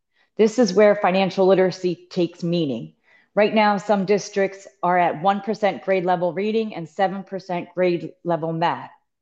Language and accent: English; Middletown, Delaware, United States; from Middletown, Delaware.